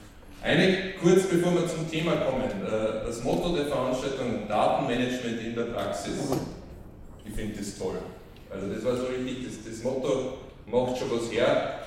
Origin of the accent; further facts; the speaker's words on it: Austria; now in Germany; Als Österreicher, der in Bayern lebt und Baden-Württemberg besucht, ist das sicher eine Herausforderung genug.